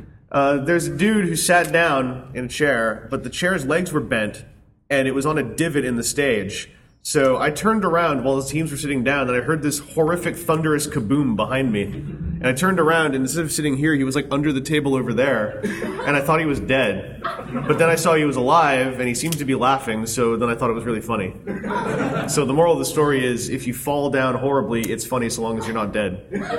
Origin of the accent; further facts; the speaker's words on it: Canada; I'm from Canada.